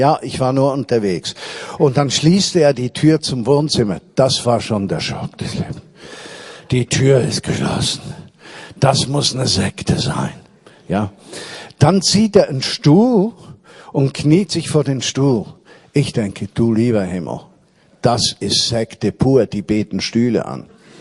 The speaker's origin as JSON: {"language": "German", "country": "Switzerland", "tie": "born or raised there", "said": "ich war kulturchristlich aufgewachsen in der Schweiz."}